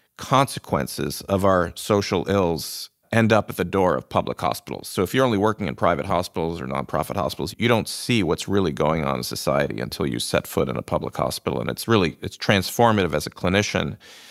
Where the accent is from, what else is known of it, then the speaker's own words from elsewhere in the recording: Buffalo, New York, United States; I'm originally from Buffalo, New York.